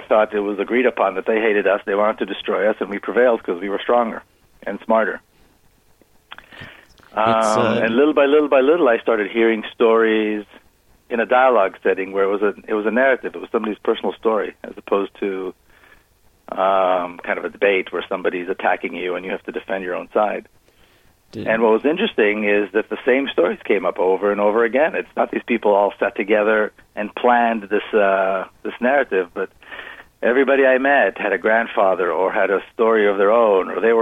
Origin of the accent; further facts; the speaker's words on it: Jerusalem, Jerusalem District, Israel; now in United States; even though I grew up in Jerusalem